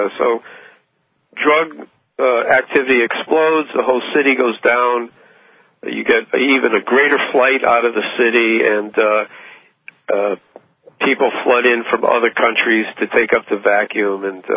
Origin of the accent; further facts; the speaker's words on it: New York, United States; I was raised in the Northeast in the New York metropolitan area